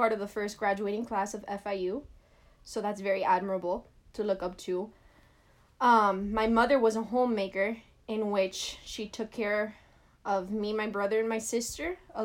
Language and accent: English; Miami, Florida, United States; also born or lived in Madrid, Spain; Well, I was born in Madrid, Spain, in the year 1965. But then later came 2 years after with my parents. I was too young to remember this, but 2 years after, I came to Miami with my parents and my two grandmothers, and I grew up here